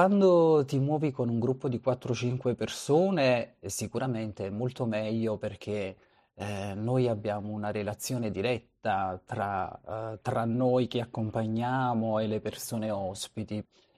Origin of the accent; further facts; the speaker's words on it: Naples, Campania, Italy; perché noi a Napoli non siamo stressati, ci tengo a dirlo.